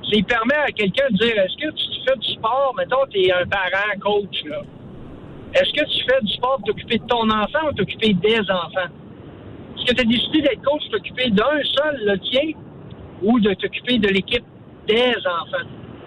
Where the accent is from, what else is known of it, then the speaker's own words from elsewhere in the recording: Quebec, Canada; je viens de Descombeaux, je viens de la Côte-Nord, moi.